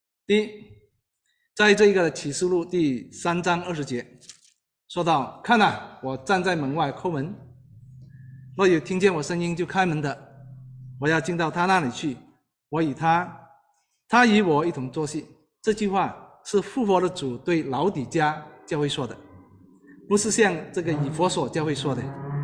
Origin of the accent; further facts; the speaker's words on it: Malaysia; 所以马来西亚有很多这个小圆丘啊，我母亲就在其中一个小圆丘里头做这个割胶工人。我从小就在这一个的圆丘里头长大